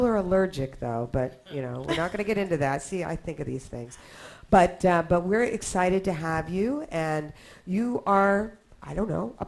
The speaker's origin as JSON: {"language": "English", "town": "Philadelphia", "region": "Pennsylvania", "country": "United States", "said": "I'm from Philly."}